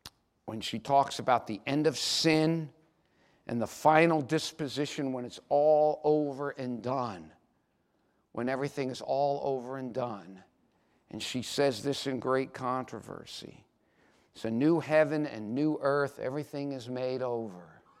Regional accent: Miami Beach, Florida, United States; I remember I was 17 years old, and I grew up in Miami Beach. That's where I grew up.

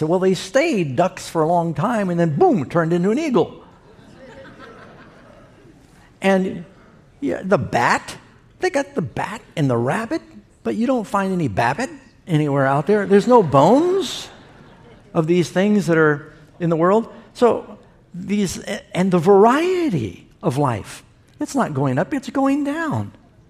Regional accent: New York City, New York, United States; I grew up in New York City on 81st Street, across the street from the American Museum of Natural History.

